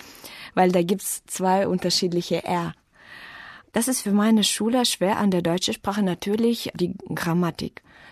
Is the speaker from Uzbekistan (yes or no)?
yes; Uzbekistan; Ich komme aus Usbekistan. Ich bin geboren im Jahr 1989.